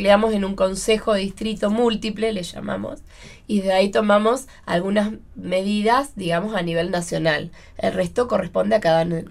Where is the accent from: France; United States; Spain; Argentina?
Argentina; Cipolletti, Río Negro; Sí, yo soy de Cipolletti, de Río Negro.